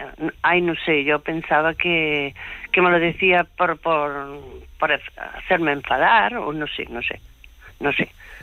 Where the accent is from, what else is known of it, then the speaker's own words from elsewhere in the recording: Huelva, Andalusia, Spain; tengo 45 años y soy de Huelva.